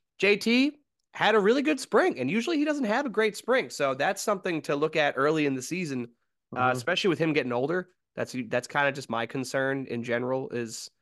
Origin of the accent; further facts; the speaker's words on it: Philadelphia, Pennsylvania, United States; For those of you that don't know where we're from Philadelphia. We're Phillies fans